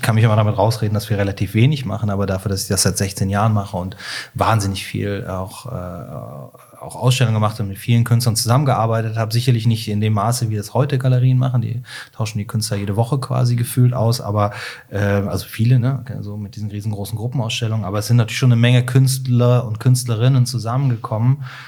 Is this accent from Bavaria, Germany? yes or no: no; Cologne, North Rhine-Westphalia, Germany; Das ist in Köln, formal, ich bin Kölner